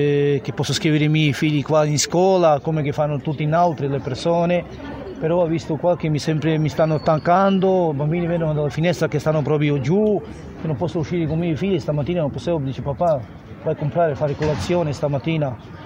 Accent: Bosnia & Herzegovina; Italian is a second language; now in Ciampino, Italy; Vengo da Castar, da Ciampino, però sono bosniaco.

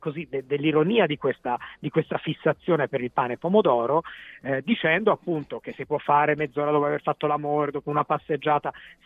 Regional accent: Tuscany, Italy; born there; Io, come vi dicevo, sono nato in Toscana

